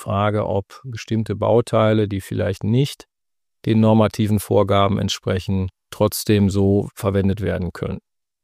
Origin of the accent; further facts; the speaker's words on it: North Rhine-Westphalia, Germany; mein Heimatbundesland Nordrhein-Westfalen